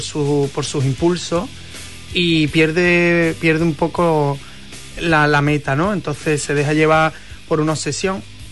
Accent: Huelva, Andalusia, Spain; Huelva, yo para mí es una de las ciudades, para mí es mi tierra prometida.

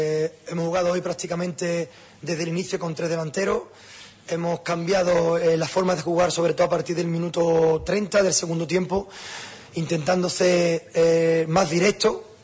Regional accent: Huelva, Andalusia, Spain; Soy de Huelva, dije en la previa que ese de Huelva, ese del Recre, lo sigo siendo

